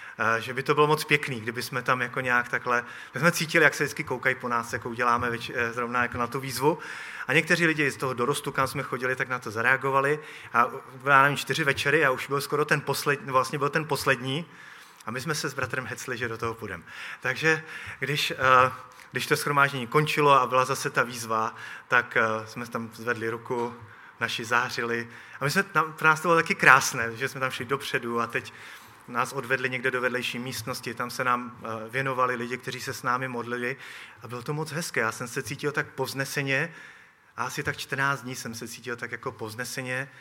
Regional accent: Ostrava, Moravian-Silesian Region, Czechia; also born or lived in Karviná region; já odtamtud pocházím a dlouho jsme žili na Karvinsku a pocházím z Ostravy

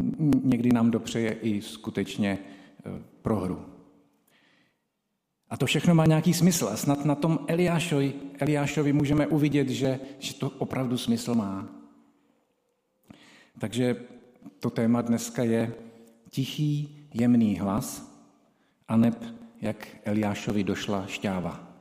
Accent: Trutnov, Hradec Králové Region, Czechia; Původem jsem ale z Trutnova, z věřící rodiny. Měl jsem věřící oba rodiče i prarodiče

